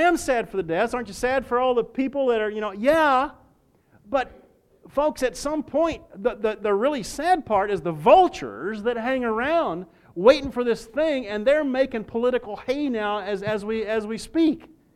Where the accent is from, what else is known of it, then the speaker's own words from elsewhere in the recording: the South, United States; It's been so long, I'm from the South. I don't even know if I even had ancestors that owned slaves.